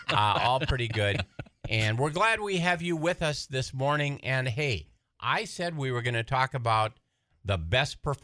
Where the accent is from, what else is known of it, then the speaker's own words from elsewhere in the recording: North Dakota, United States; I'm from North Dakota. I like both those schools, and I never went to either of them.